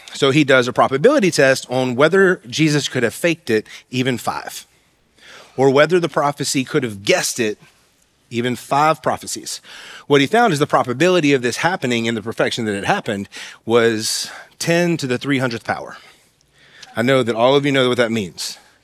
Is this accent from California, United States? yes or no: no; West Virginia, United States; My whole life, I've read at Bethpage because, I'm from West Virginia.